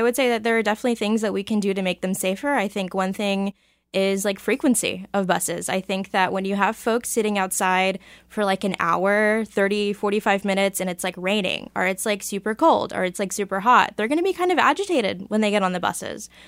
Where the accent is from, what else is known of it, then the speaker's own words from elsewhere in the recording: Kansas City, Missouri, United States; Like, so I grew up in Kansas City. Like, I grew up in the 5th District. I like went to Ruskin High School. I went to UMKC. I've like lived here for most of my life.